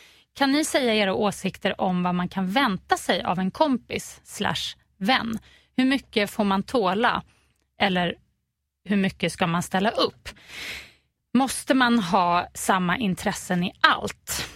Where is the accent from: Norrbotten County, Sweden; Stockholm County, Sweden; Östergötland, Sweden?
Stockholm County, Sweden; Stockholm; also born or lived in Gothenburg; Det var när vi flyttade hem från Göteborg och bodde i en andrahandslägenhet i Gamla stan, och jag började i den här Storkyrkoskolan, som den heter, i Gamla stan.